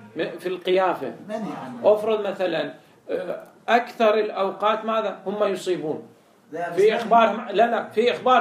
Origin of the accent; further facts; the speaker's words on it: Iraq; هاي اللي انقرضت عندنا بالعراق